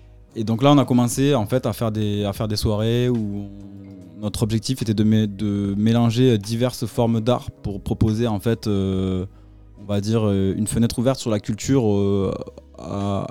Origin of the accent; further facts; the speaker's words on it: Tonneins, Nouvelle-Aquitaine, France; Je viens d'une petite contrée du Lot-et-Garonne qui s'appelle Tonins, ou Tonin pour certaines personnes.